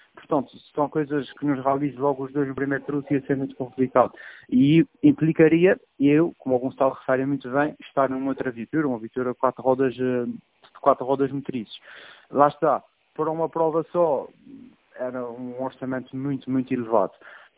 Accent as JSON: {"language": "Portuguese", "region": "Azores", "country": "Portugal", "said": "enquanto açoriano, enquanto piloto da casa"}